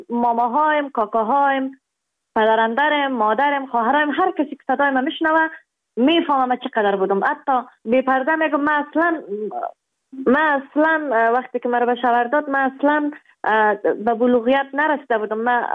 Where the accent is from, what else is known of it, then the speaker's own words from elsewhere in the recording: Kabul, Afghanistan; moved away; also born or lived in Baghlan; و در افغانستان در ولایت بغلان در دنیا آمدیم. جاغری بود، از اونجا آمدیم کابل.